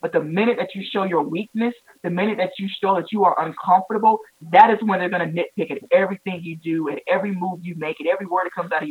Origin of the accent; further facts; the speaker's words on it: North Carolina, United States; Growing up, I'm from North Carolina and, you know, still kind of south, but not all the way down south.